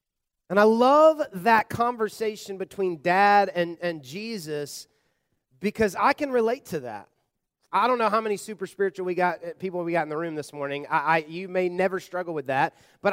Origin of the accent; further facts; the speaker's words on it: the South, United States; I grew up kind of in the Bible Belt in the South where you were just taught that a lot was dependent on you